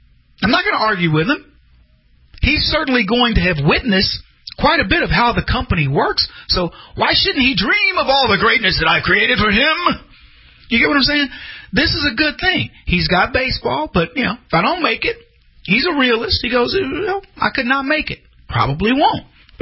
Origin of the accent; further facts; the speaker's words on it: United States; Obviously, I'm from the United States.